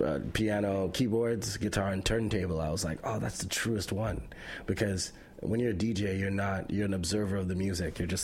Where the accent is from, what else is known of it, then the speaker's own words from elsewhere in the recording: Canada; I felt like as a Canadian, that was allowed.